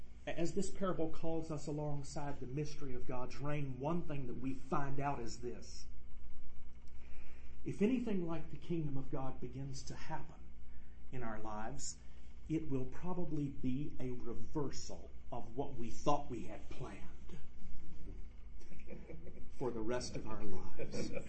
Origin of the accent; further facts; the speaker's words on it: Mississippi, United States; also born or lived in Arkansas; I grew up in Mississippi and Arkansas.